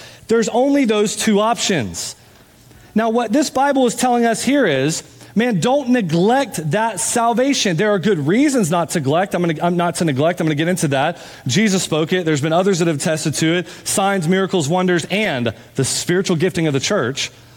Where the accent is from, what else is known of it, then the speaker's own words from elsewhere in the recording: Jacksonville, Florida, United States; I mean, I'm from Jacksonville, Florida, Jags fan, okay?